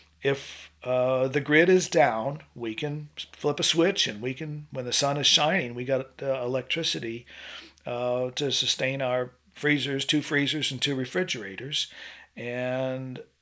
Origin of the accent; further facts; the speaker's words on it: Illinois, United States; now in Madison County, United States; I'm in Madison County, Arkansas. I'm from Illinois, but I have been here for 42 years.